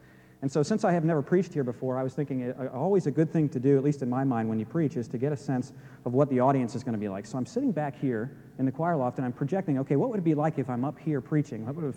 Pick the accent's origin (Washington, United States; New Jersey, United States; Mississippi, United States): New Jersey, United States; born there; The truth of the matter, I was born in New Jersey. I admit it. I have Yankee blood in me.